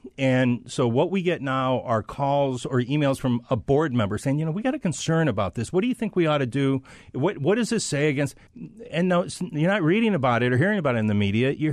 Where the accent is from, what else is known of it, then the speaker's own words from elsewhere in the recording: Chicago, Illinois, United States; My hometown.